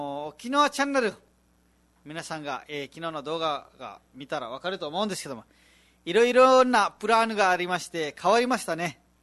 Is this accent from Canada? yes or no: no; Dang, Lumbini Province, Nepal; Japanese is a second language; 自分たちもネパールのダング出身だから、ダングのことわかるけど